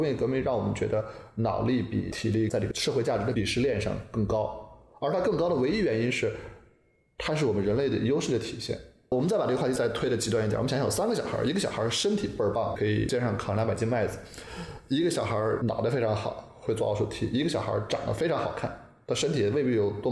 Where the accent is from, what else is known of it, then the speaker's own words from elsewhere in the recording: China; 我们中国人刚刚接触到洋枪洋炮的时候那个差距